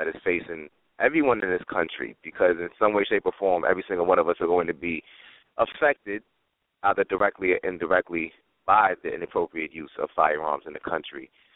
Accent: Peekskill, New York, United States; In Westchester, I grew up between Peekskill and Cortland Manor.

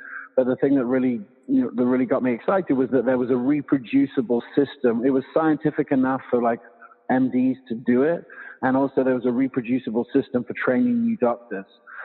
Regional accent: England, United Kingdom; also born or lived in Loveland, United States / South Africa; And so I was born here, but I grew up in England and South Africa. My dad lives still in South Africa now. And, I went to university all through in England and, but I always had the American passport.

